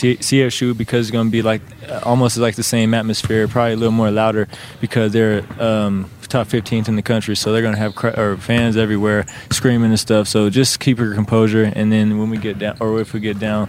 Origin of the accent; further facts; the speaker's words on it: Colorado, United States; especially for people in the state of Colorado and that's growing up in Colorado